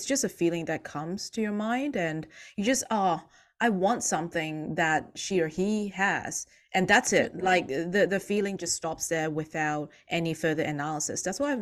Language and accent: English; Hong Kong; English is a second language; now in Australia; As I'm like born and brought up in Hong Kong, right? So I don't get as much of inside joke or the inside cultural sense of humor that Aussie share.